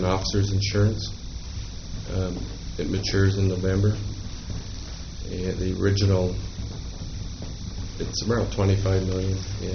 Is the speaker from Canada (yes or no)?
yes; Canada; Attorneys, sorry, I'm a Canadian thing.